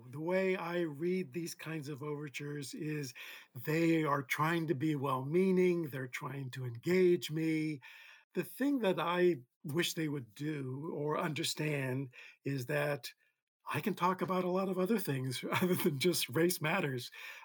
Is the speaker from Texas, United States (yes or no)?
no; Middlebury, Vermont, United States; Assuming that if you're Black, you must not be from Middlebury and maybe not even from Vermont.